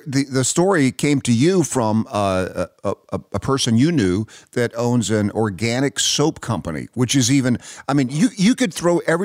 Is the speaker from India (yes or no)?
no; Knoxville, Tennessee, United States; I grew up in Knoxville, Tennessee, a southern small town.